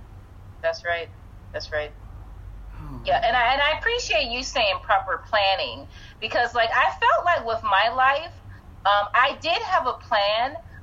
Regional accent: United States; And also, because we're American, we can get grant and loan money from federal aid

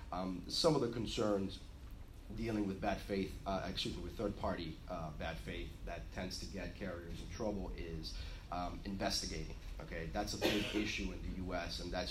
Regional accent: Florida, United States; I'm from Florida, and Florida right now, there's a huge movement by the plaintiffs bar

